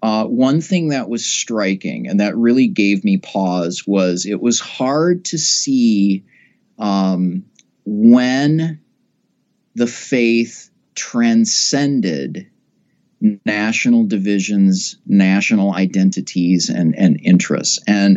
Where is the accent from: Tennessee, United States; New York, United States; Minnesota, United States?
Minnesota, United States; And So I grew up in Minnesota, obviously. I grew up playing hockey. I was a youth hockey coach.